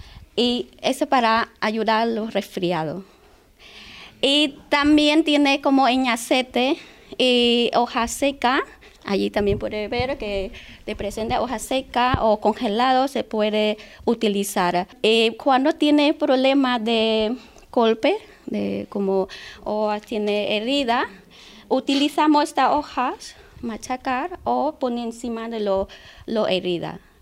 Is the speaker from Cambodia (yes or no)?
yes; Cambodia; Spanish is a second language; soy de Camboya, tengo 40 años y nací en noreste de Camboya, de un pueblo pequeño.